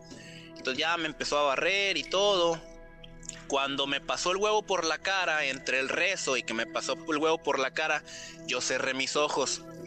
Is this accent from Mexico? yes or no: yes; Durango, Mexico; vivía yo en Durango, de donde soy originario. Y ya había vivido aquí y luego me fui por un tiempo